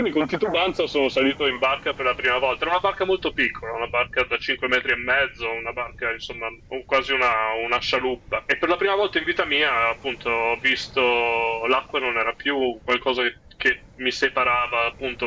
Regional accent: Umbria, Italy; io sono nato e cresciuto in Umbria e non c'è probabilmente un posto meno adeguato per le barche.

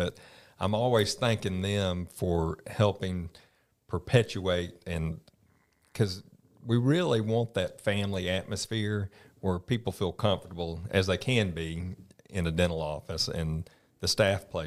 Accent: Jacksonville, Florida, United States; also born or lived in Tennessee / Texas; I was born up in Tennessee, and all my family's in Tennessee and Alabama. And we ended up, my father was an engineer, and he ended up first out in Texas. But then Union Camp had a big pulp mill down in Jacksonville, Florida, and we ended up down there.

